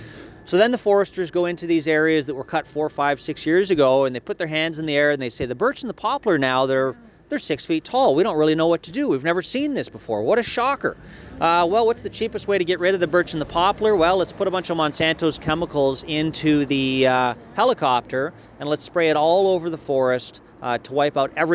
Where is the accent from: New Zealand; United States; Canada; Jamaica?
Canada; Foleyet, Ontario; I'm from Folliet. It's my home base, and I grew up in Folliet. I've spent some time in Timmins. I did high school here. I did my law school in Ottawa, and currently live down in southern Ontario for the winters.